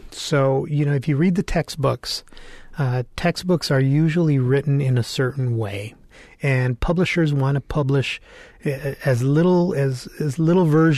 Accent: Tucson, Arizona, United States; first language es; English is a second language; I started my public education in Tucson as an English language learner. I spoke no English. I was only Spanish speaking.

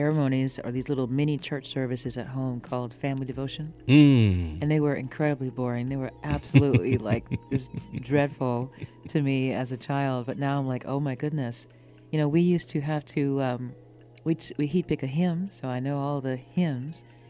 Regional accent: Hahira, Georgia, United States; also born or lived in New York; now in North Carolina, United States; Well, I'm originally from Georgia, Jamal. Originally from Hayhira, Georgia.

